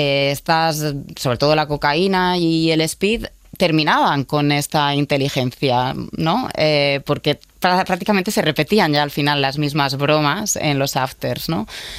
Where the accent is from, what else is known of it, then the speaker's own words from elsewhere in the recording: Alicante, Valencian Community, Spain; yo al final pertenezco a esa generación y encima soy de Alicante, claro, o sea, de la comunidad valenciana y me pilló muy cerca